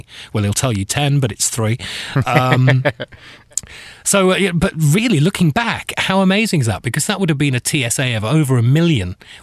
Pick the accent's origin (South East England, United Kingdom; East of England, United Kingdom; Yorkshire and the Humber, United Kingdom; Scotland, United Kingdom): Yorkshire and the Humber, United Kingdom; Leeds; I grew up in Leeds, which is a town in the north of England.